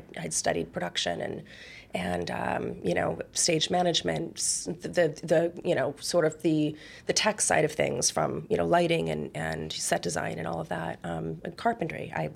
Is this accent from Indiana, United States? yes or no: yes; Indianapolis, Indiana, United States; I was actually born in Indianapolis. I grew up here, but I've been here since I was 12.